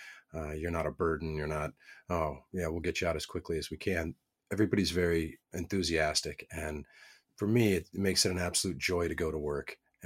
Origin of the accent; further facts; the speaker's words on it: Midwest, United States; also born or lived in Colorado / Oregon / Tahoe; now in Buellton, United States; I grew up in the Midwest and bounced around, lived in Colorado, Oregon, Tahoe, and fortunately ended up in Buellton, and it is by far my favorite spot.